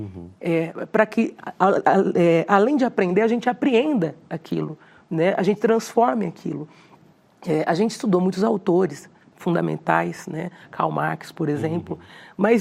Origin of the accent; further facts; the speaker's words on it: Jaú, São Paulo, Brazil; born there; Nasci em Jaú, interior de São Paulo, né?